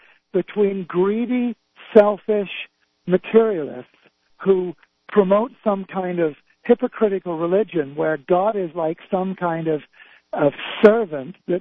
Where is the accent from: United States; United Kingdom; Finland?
United Kingdom; England; I'm English, I'm not an expert on your political history